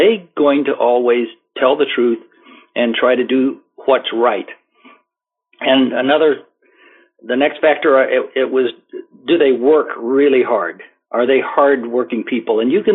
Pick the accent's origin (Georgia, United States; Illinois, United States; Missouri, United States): Illinois, United States; I grew up in Illinois. Just south of Chicago, about 50 miles south of Chicago, went to public schools